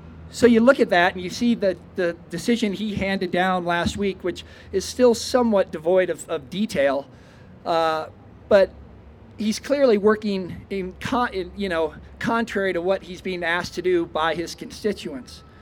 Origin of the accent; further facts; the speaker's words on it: Missouri, United States; moved away as an adult; also born or lived in East Coast / Colorado; I grew up in Missouri hunting and fishing, spent about 10 years on the East Coast, worked in finance for a little bit, and then moved out to Colorado in 1989